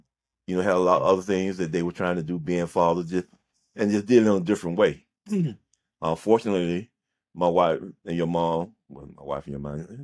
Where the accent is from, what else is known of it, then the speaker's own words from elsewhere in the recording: Seale, Alabama, United States; Like, so we come from an area in Alabama, like I said, it was called Seal, Alabama.